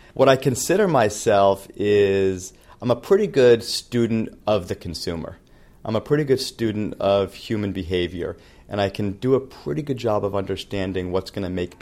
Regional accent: Boston, Massachusetts, United States; I was born and bred in Boston. Some say I'm a sheltered human being because I've never really left Boston.

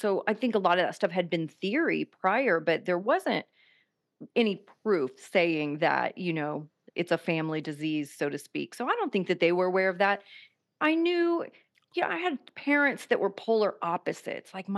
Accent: Kansas City, Missouri, United States; I grew up in Kansas City.

